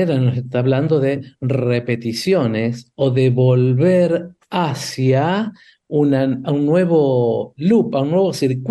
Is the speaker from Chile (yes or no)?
no; Argentina; pasa a nosotros argentinos